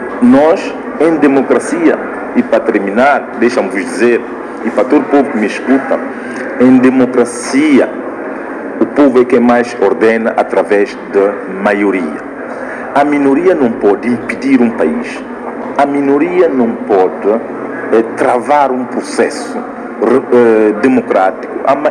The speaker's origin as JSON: {"language": "Portuguese", "country": "São Tomé & Príncipe", "said": "Nós aceitamos que podemos conversar como santomenses, como irmãos"}